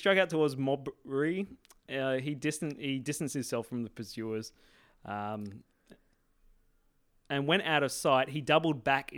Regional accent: Modbury, South Australia, Australia; He struck out towards Modbury, my hometown. Yeah, love Modbury.

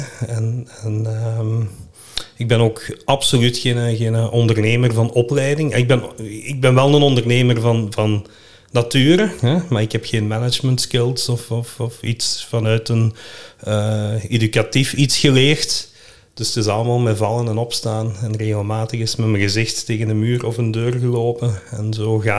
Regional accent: Sint-Truiden, Flanders, Belgium; 42 jaar, geboren en getogen in Sint-Truiden.

